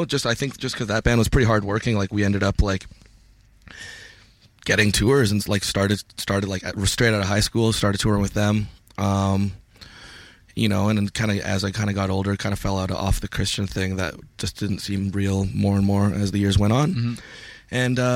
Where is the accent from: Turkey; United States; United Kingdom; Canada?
Canada; Winnipeg, Manitoba; I'm from Winnipeg